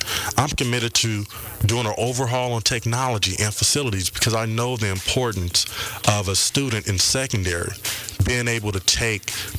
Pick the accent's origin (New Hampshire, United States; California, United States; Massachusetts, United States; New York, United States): California, United States; Compton; I am a product of Compton. I was raised in Compton. I'm a child of Compton.